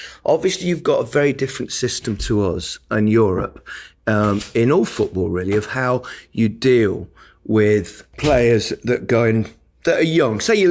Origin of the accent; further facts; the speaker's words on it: England, United Kingdom; As an Englishman, I'm very experienced in that.